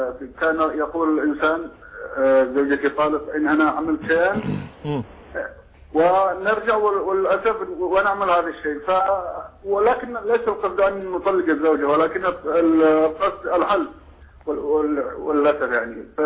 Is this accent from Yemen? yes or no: yes; Yemen; now in Saudi Arabia; انا مقيم في السعودية، انا من اليمن.